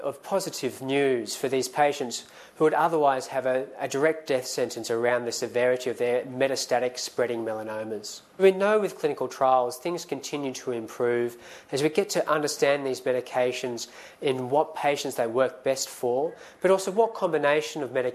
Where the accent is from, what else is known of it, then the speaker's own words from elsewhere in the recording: Australia; And so we have to be vigilant, as every Australian should be, on a daily basis and yearly basis.